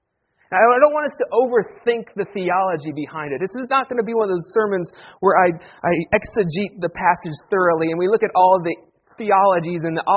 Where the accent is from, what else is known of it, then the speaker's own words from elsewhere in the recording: Sterling, Ohio, United States; So it's been an exciting couple of weeks in my hometown of Sterling, Ohio. A lot of exciting things happening in this small rural town.